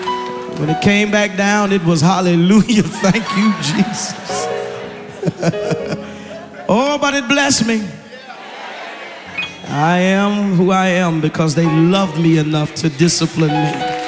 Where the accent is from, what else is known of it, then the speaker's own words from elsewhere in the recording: Oklahoma, United States; also born or lived in Arkansas; When I was growing up in Oklahoma and in Arkansas, I was always my father's chief psalmist.